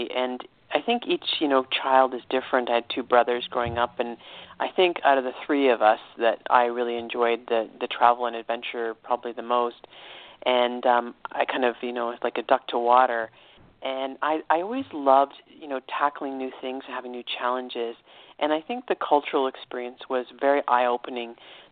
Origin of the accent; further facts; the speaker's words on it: Toronto, Ontario, Canada; born there; I was born in Toronto, Canada, right? But I've lived all over, and I continue to travel extensively.